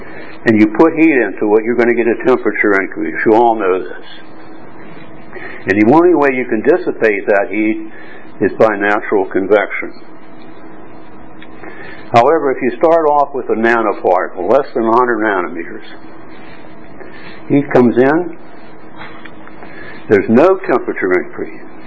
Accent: United States; now in Hong Kong; I'm an American living in Hong Kong.

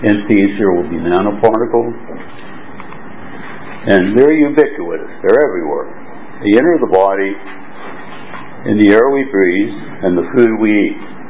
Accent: United States; now in Hong Kong; I'm an American living in Hong Kong and Berlin, back and forth.

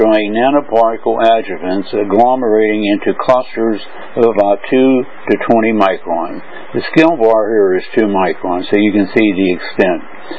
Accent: United States; now in Hong Kong/Berlin, Germany; I'm an American living in Hong Kong and Berlin.

